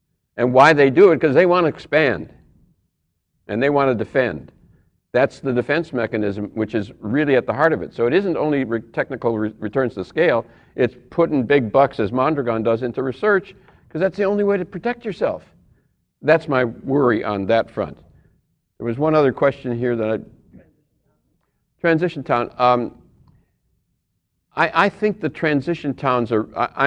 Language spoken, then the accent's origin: English; Racine, Wisconsin, United States; I'm from Racine, Wisconsin.